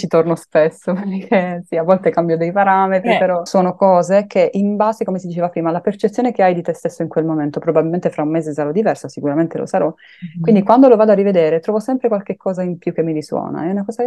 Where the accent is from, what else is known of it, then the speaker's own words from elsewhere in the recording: Apulia, Italy; perché essendo pugliese dicevano: ma che vado a fare a teatro qui in Toscana